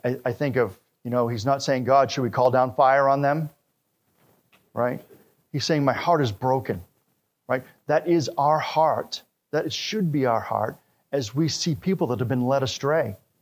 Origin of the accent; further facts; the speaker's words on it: Wisconsin, United States; And in my hometown in Wisconsin, there was one, that's where I first started going to church.